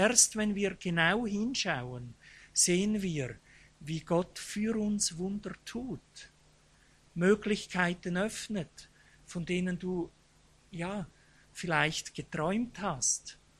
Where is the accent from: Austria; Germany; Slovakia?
Austria; Vorarlberg; Ich war ein Schweizer Grenzgänger, wie es sich so richtig gehört für einen Vorarlberger.